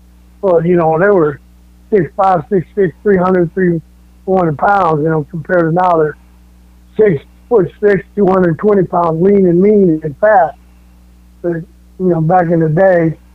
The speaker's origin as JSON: {"language": "English", "town": "San Jose", "region": "California", "country": "United States", "tie": "born or raised there", "also_born_or_lived": "El Paso", "said": "I grew up in San Jose. I was from El Paso, moved to San Jose, California"}